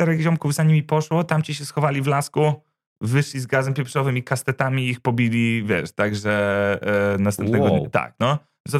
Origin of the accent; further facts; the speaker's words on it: Zalesie Górne, Masovian Voivodeship, Poland; skąd jestem, z Zalesia Górnego